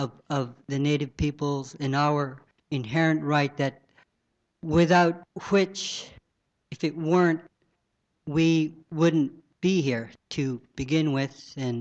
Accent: Manley Hot Springs, Alaska, United States; I'm from Manly Hot Springs.

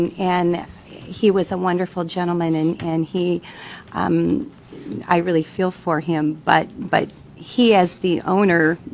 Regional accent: Juneau, Alaska, United States; I was born and raised in Juneau, and I have been in the industry here since the early 80s.

